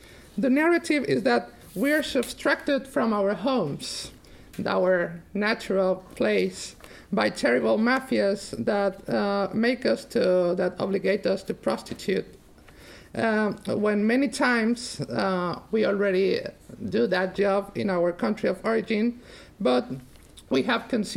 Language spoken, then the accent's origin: English; Mexico; For us, the Latin Americans, I'm original from Mexico.